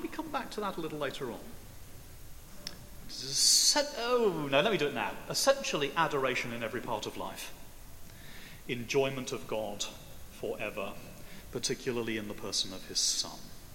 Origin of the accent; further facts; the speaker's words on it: United Kingdom; we don't know how to lament very well, I think, as British Christians.